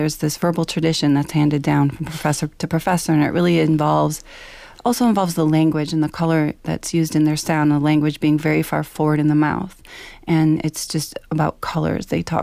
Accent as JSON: {"language": "English", "town": "Glen Ellyn", "region": "Illinois", "country": "United States", "tie": "born or raised there", "said": "But I was born and raised in Chicago, and it's my hometown in Glen Ellyn."}